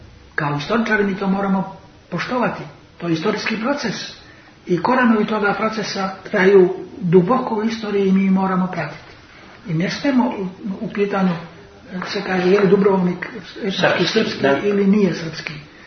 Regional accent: Federation of Bosnia and Herzegovina, Bosnia & Herzegovina; Ja sam Hercegovac, ja sam u Mostaru završio gimnaziju. Živio, dakle, dosta dugo, jedno vrijeme čak i živeo u gradu, iako sam živeo u Čapini pa sam u školu išao vozom.

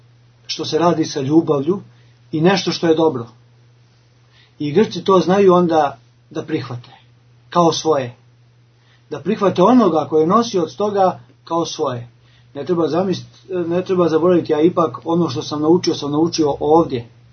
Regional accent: Serbia; now in Greece; mogu kao Srbin u velikim hramovima sam ovdje služio kao protopsalt

